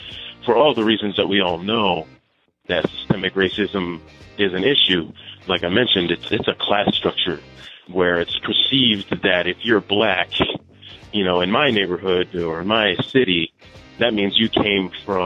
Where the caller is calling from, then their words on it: Albany, New York, United States; I'm calling from Albany, New York.